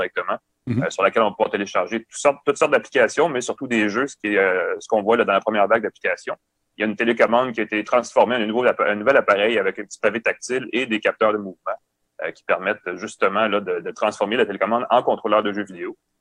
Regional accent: Quebec, Canada; chez nous au Québec.

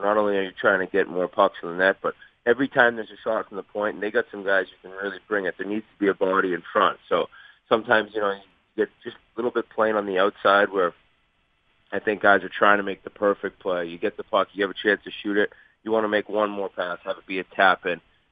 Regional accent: Boston, Massachusetts, United States; I mean, I know I'm from Boston

